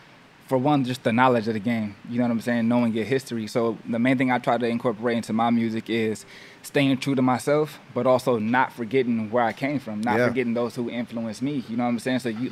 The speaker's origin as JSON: {"language": "English", "town": "Inglewood", "region": "California", "country": "United States", "tie": "born or raised there", "said": "growing up in Inglewood, my pops is from New York, though."}